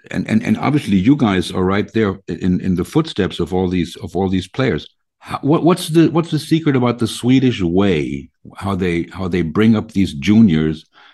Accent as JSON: {"language": "English", "country": "Germany", "said": "we're from Germany"}